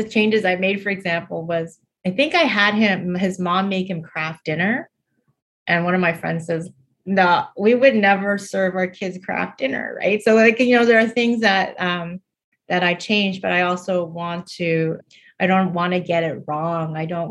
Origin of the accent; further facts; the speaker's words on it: Scarborough, Ontario, Canada; I draw a lot from memory of my own childhood growing up in Scarborough.